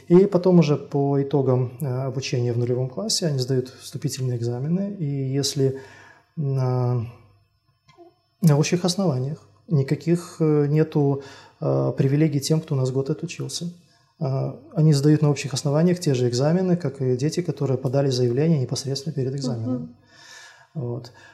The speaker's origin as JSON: {"language": "Russian", "town": "Slutsk", "region": "Minsk Region", "country": "Belarus", "tie": "born or raised there", "said": "Я сам родом из Слуцка, Минской области."}